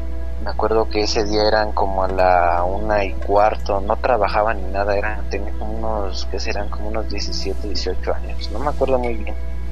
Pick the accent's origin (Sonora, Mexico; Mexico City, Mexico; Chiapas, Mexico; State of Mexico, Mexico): State of Mexico, Mexico; Tultepec; now in Ecatepec, Mexico; vivo aquí en Ecatepec de Morelos, soy de Tultepec